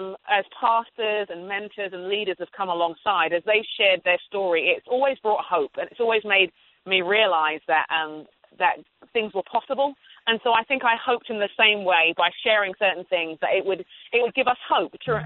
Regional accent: London, United Kingdom; well, I'm a Nigerian and I'm a Brit. My parents are Nigerian and they moved to England in the 1960s. So I grew up in London.

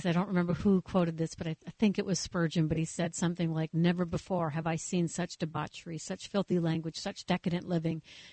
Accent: Minnesota, United States; I mean, I'm from Minnesota. We broadcast out of Minnesota.

